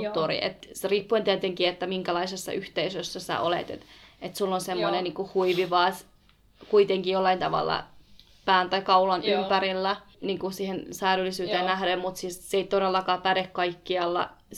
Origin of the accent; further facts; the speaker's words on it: Erbil, Kurdistan Region, Iraq; Mä olin, ei, Kurdistan, I'm from Kurdistan.